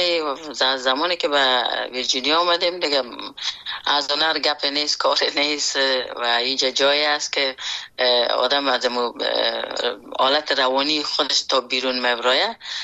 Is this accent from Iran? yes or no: no; Afghanistan; born or raised there